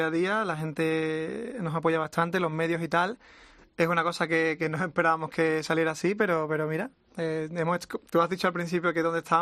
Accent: Jerez de la Frontera, Andalusia, Spain; Correcto, yo soy sureño, de Jerez de la Frontera.

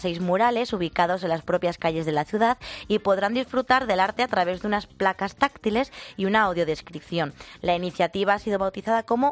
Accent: Rueda, Castile and León, Spain; de vino blanco, de mi tierra, de Rueda.

